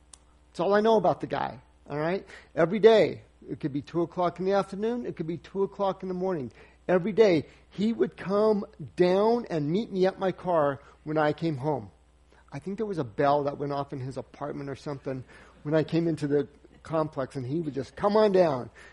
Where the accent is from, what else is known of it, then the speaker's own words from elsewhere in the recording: Pueblo, Colorado, United States; also born or lived in Arizona; I was born in Arizona. I was reared in Pueblo. And you know where Pueblo is, right?